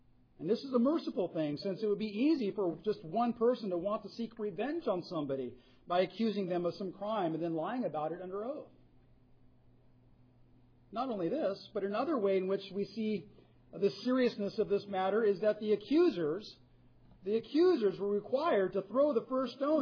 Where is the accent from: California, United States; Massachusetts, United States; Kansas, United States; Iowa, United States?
California, United States; I believe the punishment back in my home state of California is 2 to 4 years.